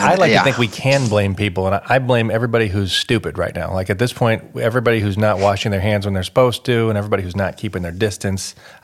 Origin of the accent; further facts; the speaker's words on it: United States; accent: American; And you can tell from my accent that I'm American, right?